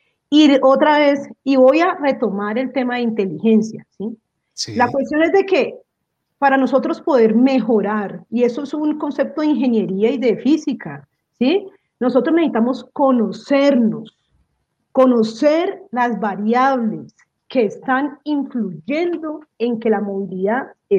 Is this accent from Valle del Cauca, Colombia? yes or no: yes; Palmira, Valle del Cauca, Colombia; Bogotá es diferente a Palmira, yo soy de Palmira y Bogotá es diferente a Palmira, ¿sí?